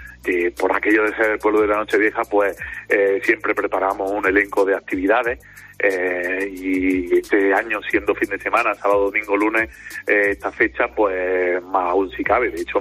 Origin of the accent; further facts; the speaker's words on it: Bérchules, Andalusia, Spain; Bérchules. Bueno, Bérchules es un pueblo de los 8.000 y pico más de España, pero cuando identifica, soy del pueblo de la Nochevieja en agosto.